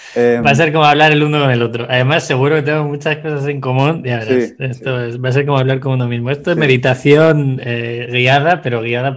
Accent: Segovia, Castile and León, Spain; born there; Nací en Segovia, seguí los pasos típicos de una carrera de administración y dirección de empresas

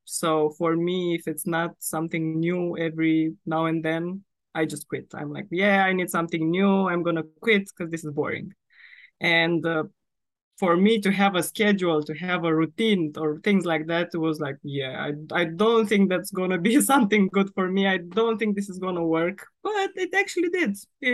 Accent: Romania; now in London, United Kingdom; So I'm from Romania. I moved to London 4 years ago.

